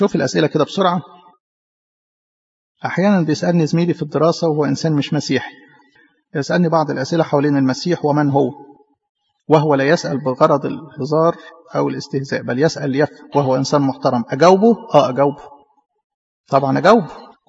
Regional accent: Egypt; طبيعة الانسان المصري انسان يحب المعرفة، انسان يعشق العلم. دي في جدرنا كمصريين

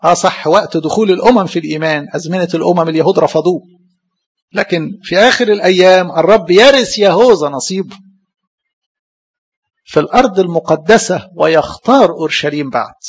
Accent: Egypt

